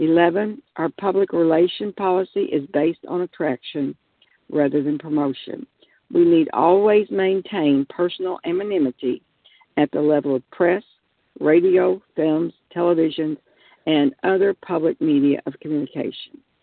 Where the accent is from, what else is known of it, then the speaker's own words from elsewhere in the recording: Pensacola, Florida, United States; I'm from Pensacola, Florida, and I'm a grateful recovered food addict.